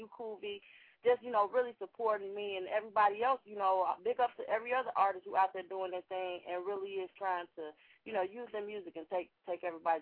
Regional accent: Chicago, Illinois, United States; You know, I'm actually not from the South. I'm from Chicago.

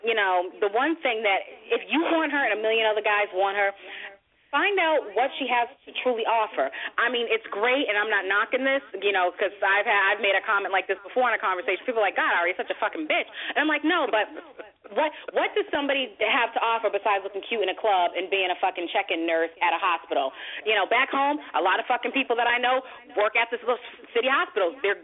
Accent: Boston, Massachusetts, United States; also born or lived in Las Vegas; especially when I lived in Vegas and I was back in Boston in my hometown

